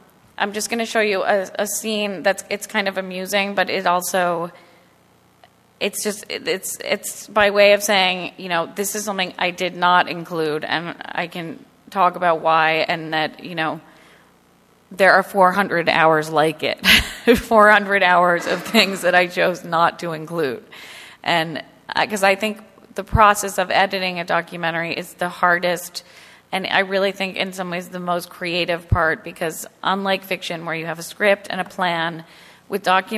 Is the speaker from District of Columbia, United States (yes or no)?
no; New York, United States; And I was in that film not as telling my inner thoughts, but as a New Yorker who wasn't there.